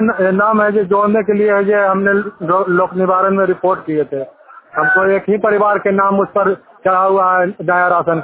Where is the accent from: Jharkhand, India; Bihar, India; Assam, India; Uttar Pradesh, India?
Bihar, India; Chero; ग्राम post Chero, थाना हरनौत, जिला नालंदा का निवासी हूँ।